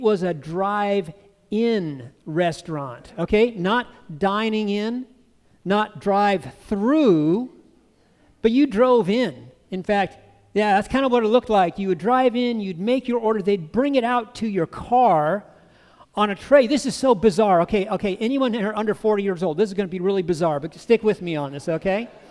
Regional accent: Oakdale, United States; I come from Oakdale.

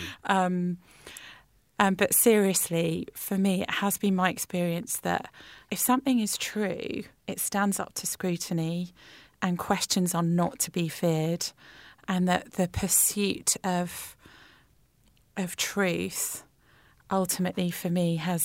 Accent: United Kingdom; Growing up in Britain as a Christian, I was always the only churchgoer in my class at school.

